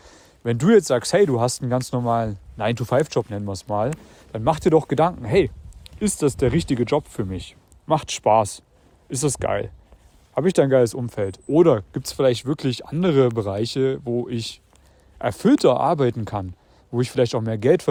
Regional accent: Germany; Ich habe sowohl in einem kleinen Kuhkaff gelebt, in meiner Heimat in Deutschland

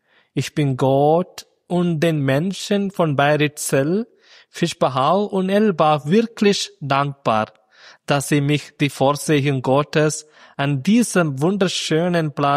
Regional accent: Kerala, India; German is a second language; now in Bayrischzell, Germany; In meiner Heimat Kerala, in Indien, gibt es keine 4 Jahreszeiten, nur Sommer- und Regenzeit.

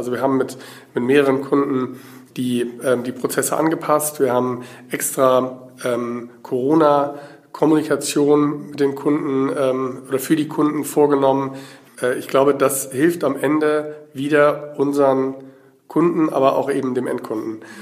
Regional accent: Berlin, Germany; Ich habe gesagt, ich komme aus Berlin.

